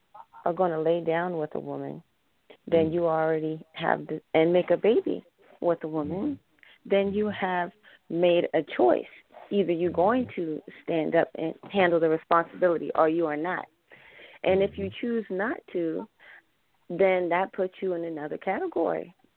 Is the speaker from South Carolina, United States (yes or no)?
yes; South Carolina, United States; I'm from South Carolina.